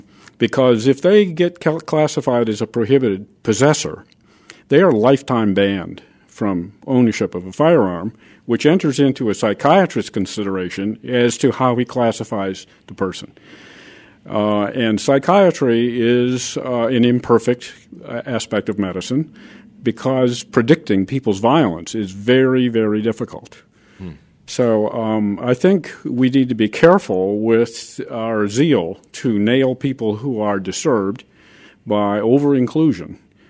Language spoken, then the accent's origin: English; Chicago, Illinois, United States; in my hometown of Chicago, violence is very worrisome.